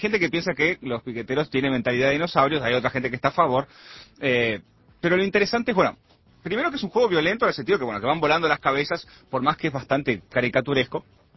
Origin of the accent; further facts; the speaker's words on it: Uruguay; para nosotros como uruguayos